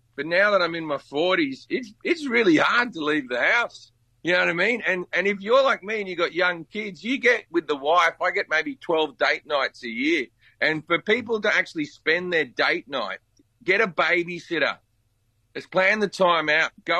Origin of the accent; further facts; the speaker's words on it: California, United States; I come from California where weed is completely legal.